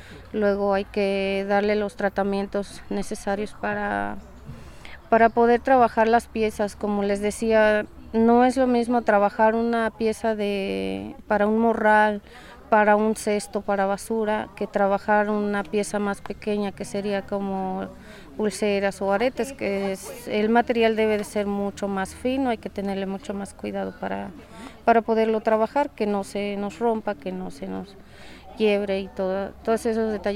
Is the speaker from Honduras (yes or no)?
no; Zoquiapan, Puebla, Mexico; vengo del municipio de Soquiapan, comunidad del Arenal. Somos una comunidad de artesanos